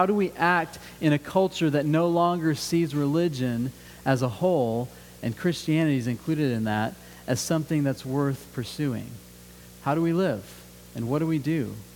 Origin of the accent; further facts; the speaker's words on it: Colorado, United States; I remember growing up in Colorado and being in that place, the church had already gotten kind of pushed out of society